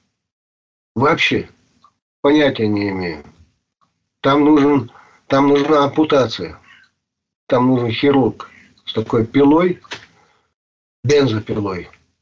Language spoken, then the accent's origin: Russian; Chechnya, Russia; Я говорю, я не русский, я чеченец.